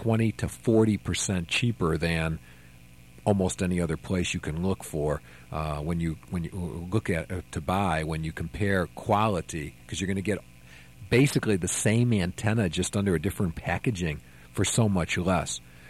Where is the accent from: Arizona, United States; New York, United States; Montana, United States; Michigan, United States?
Arizona, United States; Phoenix; And when they found out that I'm from Phoenix, and they'd say, that's a desert too, isn't it?